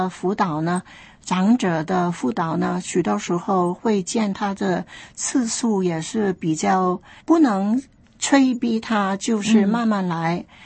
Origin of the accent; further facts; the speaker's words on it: China; 有时候我们中国人很喜欢说